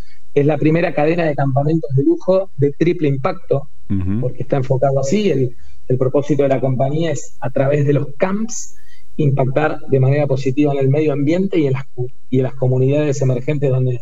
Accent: Bahía Blanca, Buenos Aires Province, Argentina; Yo soy un ciudadano del mundo, básicamente. En realidad nací en Capital Federal, viví toda la vida en Bahía Blanca y durante los últimos 5 años he vivido por toda Argentina.

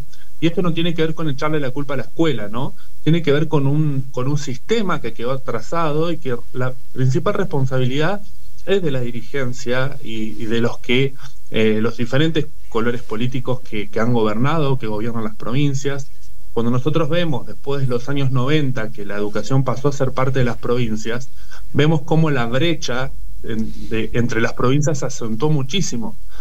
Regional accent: Santa Fe, Argentina; nosotros en Santa Fe, yo soy de Santa Fe, tenemos el boleto educativo gratuito

